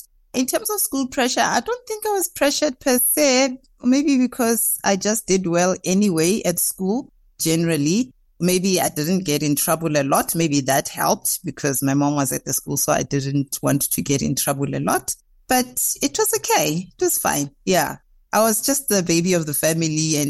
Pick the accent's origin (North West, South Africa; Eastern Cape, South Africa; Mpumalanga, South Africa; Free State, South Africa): North West, South Africa; Stilfontein; I'm from Northwest in Stilfontein, very small town in Stilfontein. I grew up in the township called Kuma.